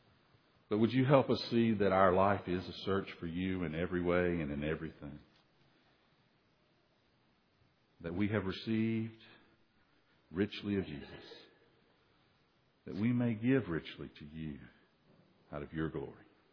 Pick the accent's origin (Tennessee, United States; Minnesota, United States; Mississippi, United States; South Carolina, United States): Tennessee, United States; Soddy Daisy; When I grew up in Soddy Daisy, in the house of my father and mother on the Tennessee River, or just off the Tennessee River, Big Soddy Lake, we had boats.